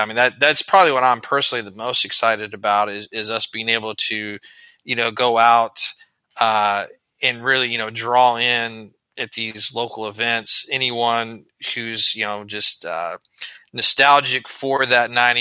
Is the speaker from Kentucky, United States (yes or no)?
no; Indiana, United States; now in Middle Tennessee, United States; Yeah, my wife and I, we are based in the Middle Tennessee area, so real close to Nashville.